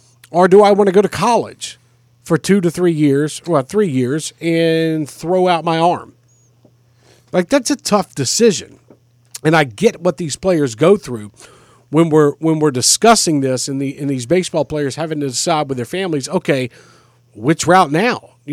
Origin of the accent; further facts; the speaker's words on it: Mobile, Alabama, United States; Dude, I'm from Mobile, Alabama.